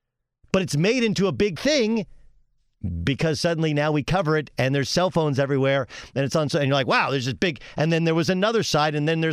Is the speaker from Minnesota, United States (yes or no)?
no; California, United States; He was one of my idols growing up in Southern California.